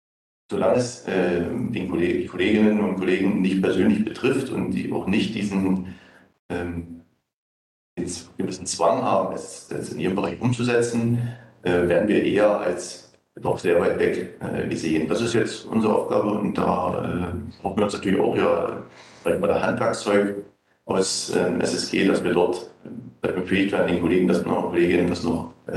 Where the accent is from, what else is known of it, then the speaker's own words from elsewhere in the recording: Neuss, North Rhine-Westphalia, Germany; Ja, ich komme aus Neuss.